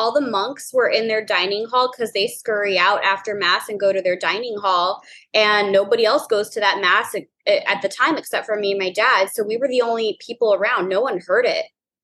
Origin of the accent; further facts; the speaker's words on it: New Orleans, Louisiana, United States; And I'm from New Orleans. So obviously very French names.